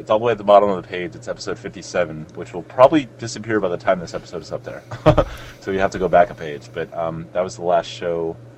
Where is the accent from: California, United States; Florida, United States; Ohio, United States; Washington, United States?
Florida, United States; Miami; now in Arizona, United States; I grew up in Miami in South Florida. And when I moved to Arizona, I had never seen so many fucking white people my whole life.